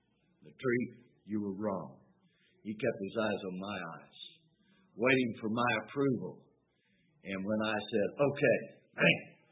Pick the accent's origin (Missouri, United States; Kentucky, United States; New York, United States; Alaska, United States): Kentucky, United States; and to know I come from Kentucky, it was drinking moonshine is what it was.